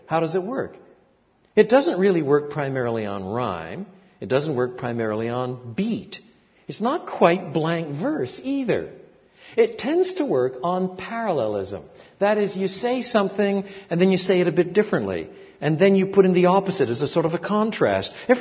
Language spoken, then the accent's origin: English; Quebec, Canada; When I was growing up in French Canada, we lived on the dirtiest river in Quebec, la Rivière Saint-François.